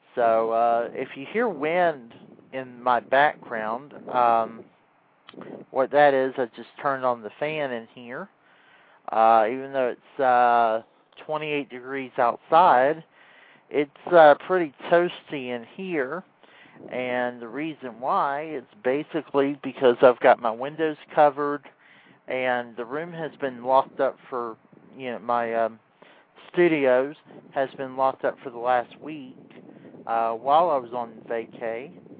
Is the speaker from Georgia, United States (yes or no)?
yes; Atlanta, Georgia, United States; 2.5-hour delay getting to my hometown of Atlanta, GA.